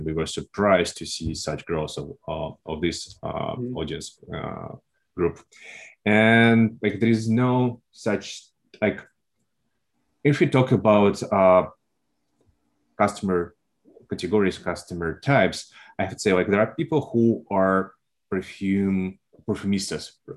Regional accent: Russia; English is a second language; And I am originally from Russia, as you can tell from my accent.

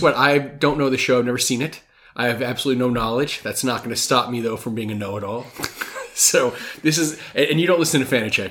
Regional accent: Bronx, New York, United States; I didn't get it, wasn't my thing growing up in the Bronx

